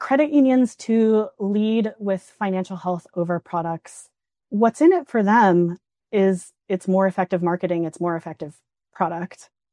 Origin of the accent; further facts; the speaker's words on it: Houston, Texas, United States; I grew up mostly in Houston, walking distance from NASA with literal rocket scientists and astronauts, touring the Johnson Space Center